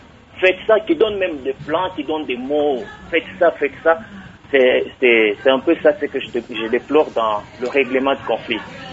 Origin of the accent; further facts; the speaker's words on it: Tshizoubou, Kasaï, DR Congo; Moi, je suis du Kassai. Je suis du village de Tshizoubou. Mon père est du village de Tshizoubou et ma mère est de Bakouakalonji.